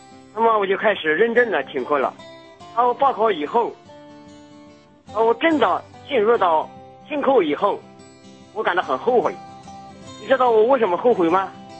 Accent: Anhui, China; ，今年42岁，是农村家庭教会的一位讲道人。

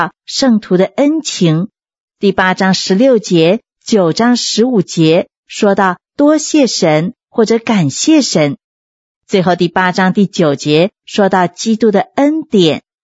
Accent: China; 就像我们中国人说的一穷二白。

